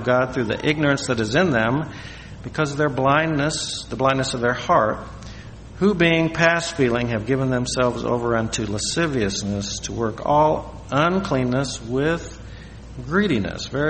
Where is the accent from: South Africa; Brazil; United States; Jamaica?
United States; Missouri; You know, I'm from Missouri, where we had no sailing ships.